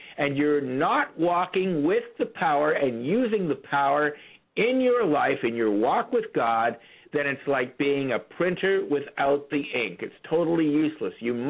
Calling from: Canada; I'm calling from Canada.

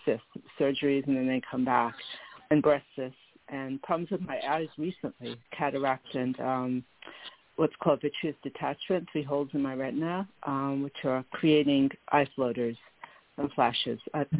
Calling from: New York, United States; from New York.

